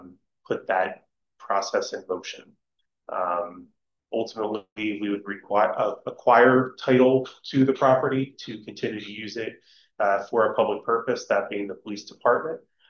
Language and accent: English; Pennsylvania, United States; accent: Philadelphia; Library, wow, my Philadelphia accent just came out.